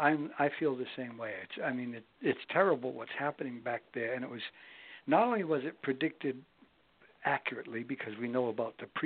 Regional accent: Boston, Massachusetts, United States; I'm originally from Boston, and I know what happens when Northeasters come ashore in the winter.

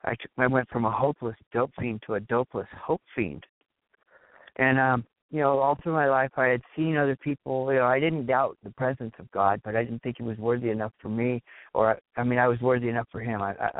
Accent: California, United States; now in Edwardsburg, United States; I live in Edwardsburg, Michigan. I was originally from California, where a lot of bad things happened to me.

